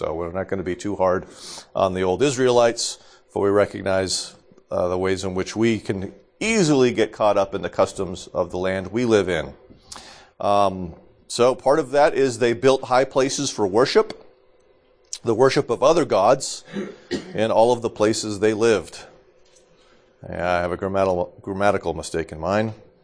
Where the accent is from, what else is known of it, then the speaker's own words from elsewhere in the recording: New Hampshire, United States; When I was growing up in New Hampshire, there was this...